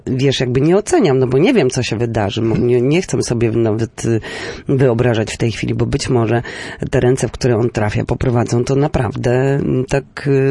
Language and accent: Polish; Pomeranian Voivodeship, Poland; i jestem z Pomorza. Absolutnie jestem stąd.